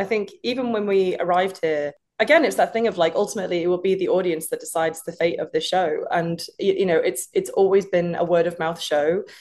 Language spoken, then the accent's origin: English; United Kingdom; now in United States; oh, I'm a Brit in America